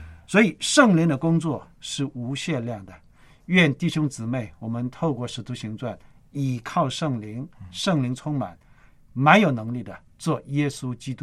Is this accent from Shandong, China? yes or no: yes; Shandong, China; 因为我们的家乡是山东